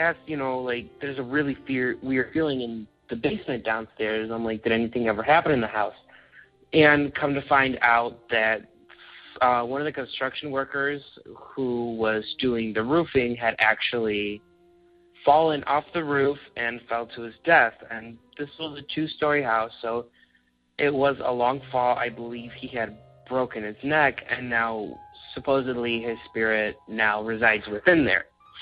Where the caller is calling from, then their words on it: Illinois, United States; I am calling from Illinois.